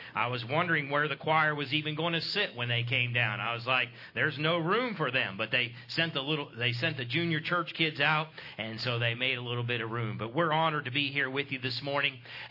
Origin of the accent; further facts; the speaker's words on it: Ohio, United States; I'm from Ohio. We pronounce it Powhatan.